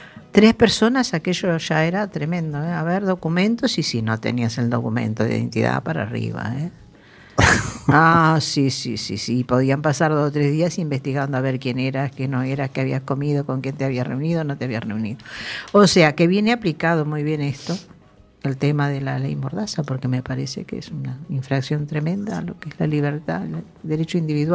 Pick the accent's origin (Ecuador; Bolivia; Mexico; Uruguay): Uruguay; A ver, por supuesto, porque esto sucedía en mi país cuando teníamos aquella nefasta dictadura militar que tuvimos allí, en Uruguay, en Argentina, en Chile. Pero bueno, nosotros en Uruguay, por ejemplo, no podíamos detener.